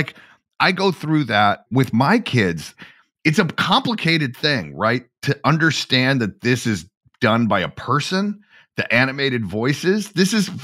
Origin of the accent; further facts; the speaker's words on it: Atlanta, Georgia, United States; Eric and I are working on, a new show together down in my hometown of Atlanta, Georgia.